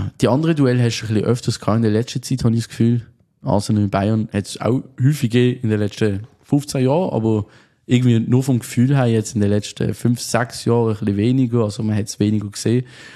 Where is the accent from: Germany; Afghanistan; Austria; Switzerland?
Switzerland; uns als Schweizer